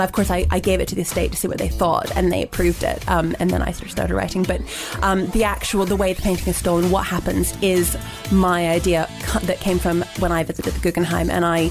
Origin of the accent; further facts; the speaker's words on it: California, United States; born there; I didn't grow up in New York. I was born in California, so it's a place that I knew.